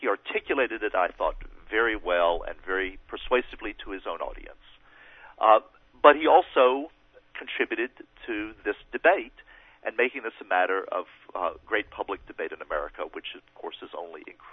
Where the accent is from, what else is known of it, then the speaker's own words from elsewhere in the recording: the South, United States; It is a much bigger tent than it was when I was growing up in the South